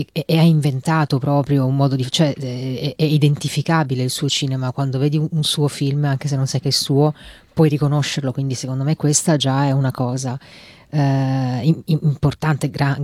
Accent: Turin, Piedmont, Italy; now in Rome, Italy; io sono solo nata lì, sono cresciuta però in Italia, a Torino, e ho fatto, insomma, tutte le scuole lì, e adesso vivo a Roma da 15 anni ormai

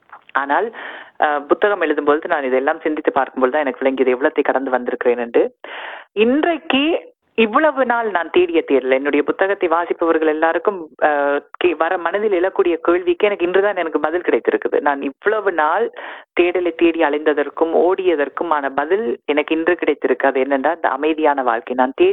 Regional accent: Sri Lanka; நீங்க எந்த நாடுன்னு கேட்பாங்க, நான் ஸ்ரீலங்கான்னு சொல்லுவேன், ஸ்ரீலங்கா பெண்கள் எல்லாம் கட்டியா இருப்பாங்க

